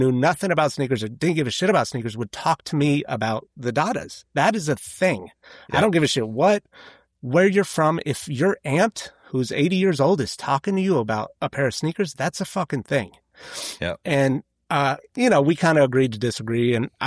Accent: California, United States; I grew up in Northern California.

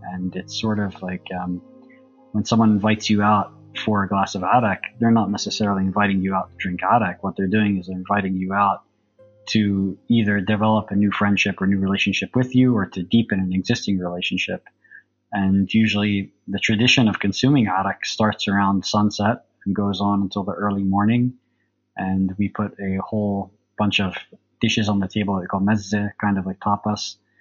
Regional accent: United States; now in Palestine; I was born and raised in the States, but when I first came to Palestine in 2007, it was almost, you know, impossible for me to find authentic arak in the market.

